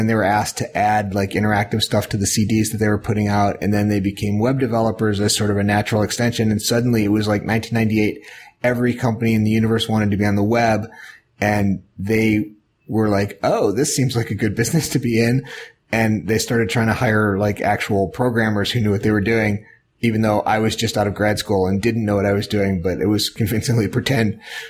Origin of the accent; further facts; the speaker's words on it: Chicago, Illinois, United States; Yeah, I grew up in Chicago. I grew up in the Chicago suburbs and, I went away for school and, worked, in Boston for a while, but came back about 12 years ago.